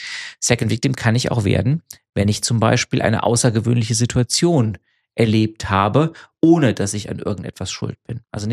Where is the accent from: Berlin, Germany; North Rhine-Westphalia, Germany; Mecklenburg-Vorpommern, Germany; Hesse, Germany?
Hesse, Germany; Frankfurt; Macht mich als Frankfurter natürlich stolz.